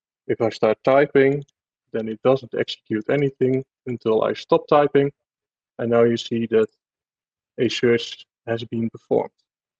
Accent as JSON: {"language": "English", "country": "Netherlands", "said": "I'm from the Netherlands."}